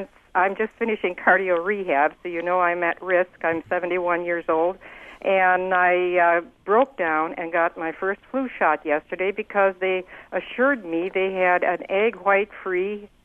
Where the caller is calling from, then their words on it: Oshkosh, Wisconsin, United States; I'm calling from Oshkosh